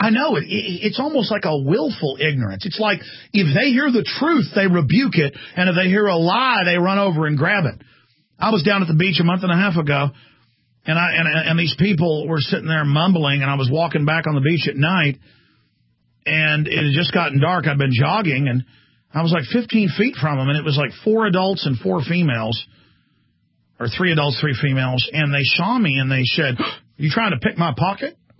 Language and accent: English; Texas, United States; I'm a Texan.